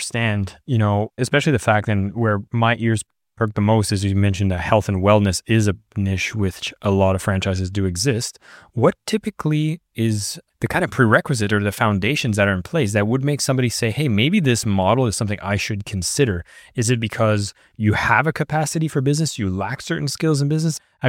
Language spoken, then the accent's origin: English; Canada; I'm from Canada.